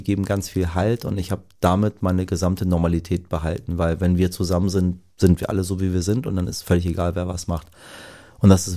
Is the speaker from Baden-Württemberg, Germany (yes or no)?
no; Hamburg, Germany; Als Hamburger habe ich gelernt, wie man viel trinkt.